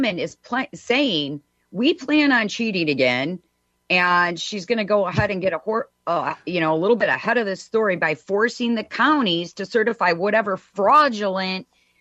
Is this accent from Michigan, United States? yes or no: yes; Michigan, United States; irritated about this election already in Michigan. So we have such a corrupt Secretary of State in my home state here.